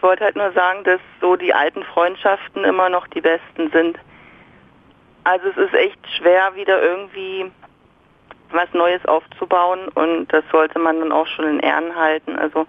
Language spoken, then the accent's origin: German; Saxony-Anhalt, Germany; Aus Sachsen-Anhalt.